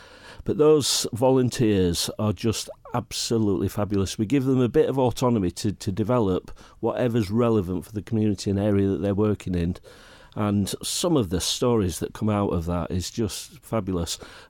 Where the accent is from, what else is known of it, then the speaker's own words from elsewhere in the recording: Sheffield, Yorkshire and the Humber, United Kingdom; also born or lived in Rotherham; I grew up in Sheffield and Rotherham in South Yorkshire, and that was when all the steelworks were shutting down and the mines were shutting down